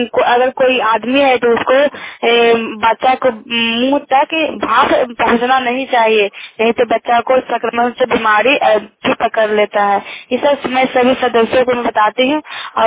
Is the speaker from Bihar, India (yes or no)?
yes; Bihar, India; मैं नालंदा जिला की निवासी हूँ, हनौत के प्रखंड की, और मैं बिहार राज्य की हूँ।